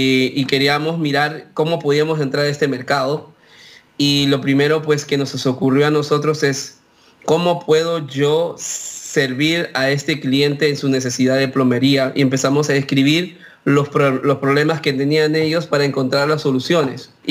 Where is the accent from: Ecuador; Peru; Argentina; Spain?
Peru; Lima; moved away as an adult; now in United States; El nombre de mi empresa es Lion Plumbing and Heating y pues originalmente de Perú, vengo de Lima, Perú, y llegué a los 18 años aquí a los Estados Unidos